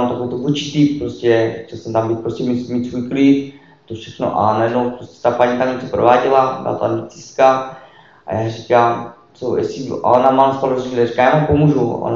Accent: Karviná, Moravian-Silesian Region, Czechia; 3 let, pocházím z Karviné. Rodil jsem se do nevěřící rodiny

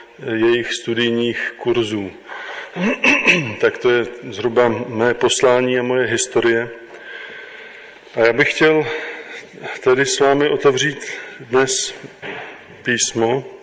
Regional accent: Ústí nad Labem, Ústí nad Labem Region, Czechia; Já pocházím původně z Ústí nad Labem, ale teď žijeme ve východních Čechách.

